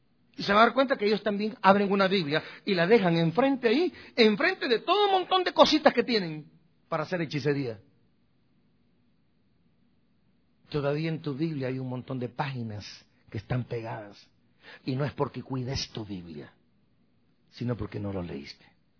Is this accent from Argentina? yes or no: no; Guatemala; Sí, yo como soy guatemalteco, a mí no me importa esa palabra, ¿verdad?